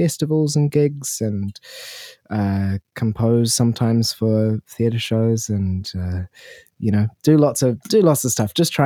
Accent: Auckland, New Zealand; now in Wellington, New Zealand; Well, I am a musician based in Wellington, Aotearoa. I grew up in Auckland.

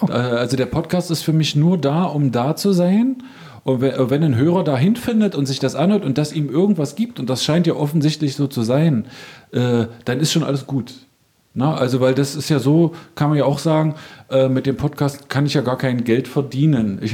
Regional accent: Magdeburg, Saxony-Anhalt, Germany; Ja, ich bin ja Magdeburger Kind, das muss ich auch noch dazu sagen.

